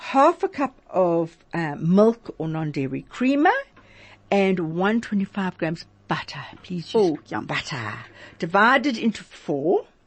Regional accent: Durban, KwaZulu-Natal, South Africa; I'm from Durban. I'm an old Durban girl.

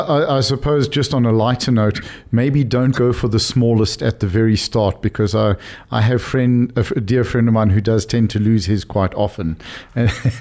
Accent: Cape Town, Western Cape, South Africa; I'm from Cape Town, so please excuse me.

